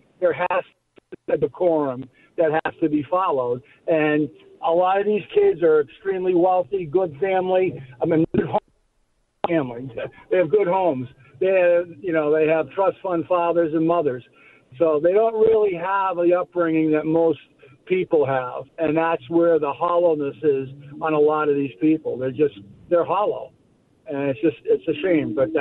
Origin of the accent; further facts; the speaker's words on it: Boston, Massachusetts, United States; I grew up in Boston during the riots in, on campus at Northeastern.